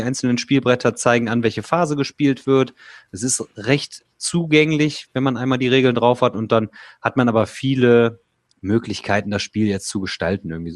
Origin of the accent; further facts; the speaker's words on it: Remscheid, North Rhine-Westphalia, Germany; Ich sage, krass, ich bin auch aus Remscheid.